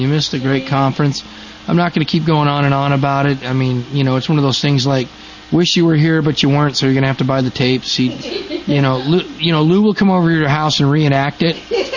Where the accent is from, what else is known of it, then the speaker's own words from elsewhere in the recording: South Africa; I'm from South Africa.